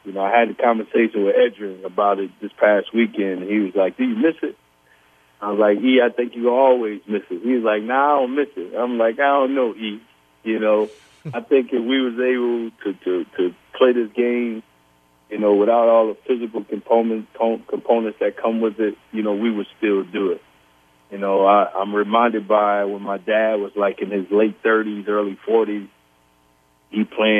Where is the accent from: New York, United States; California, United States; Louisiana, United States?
Louisiana, United States; New Orleans; I was going to play at the biggest game of my career in my hometown, New Orleans.